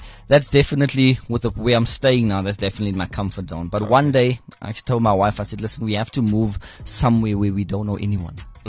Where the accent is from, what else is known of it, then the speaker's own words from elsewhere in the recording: Brakpan, Gauteng, South Africa; also born or lived in Boksburg; we moved out of Reiger Park. I think I was one or two, so I can't really remember that. Moved out, we moved to Geluksdal in Brakpan. And then we moved to Geluksdal in Brakpan and I stayed there up until about 11, 12